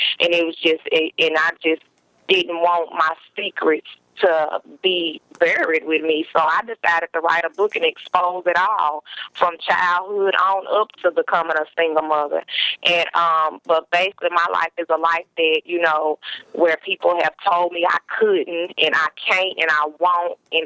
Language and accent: English; Mississippi, United States; I'm calling from Hattiesburg, Mississippi.